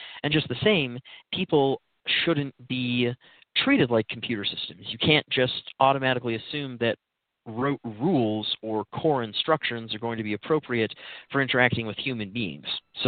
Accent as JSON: {"language": "English", "town": "Salt Lake City", "region": "Utah", "country": "United States", "said": "So I'm from Salt Lake City, Utah, and I've always been interested in tech from even a really young age."}